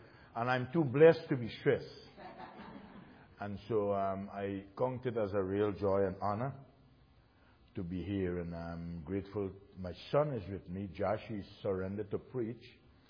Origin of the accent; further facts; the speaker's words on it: Guyana; from Guyana, South America.